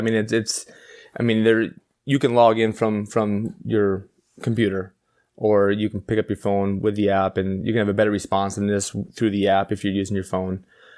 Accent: Minnesota, United States; And plus, I am from Minnesota, so I am a Vikings fan.

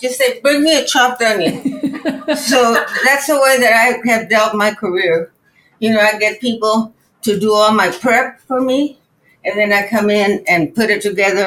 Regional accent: Mexico; now in New York, United States; I live in New York and work here, but I'm about to move to Mexico, back to my home country.

